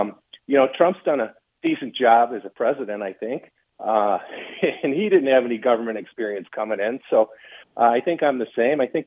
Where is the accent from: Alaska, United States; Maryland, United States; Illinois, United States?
Illinois, United States; Chicago; moved away as an adult; I come from Chicago. I had a $300,000 apartment in 1,100 square feet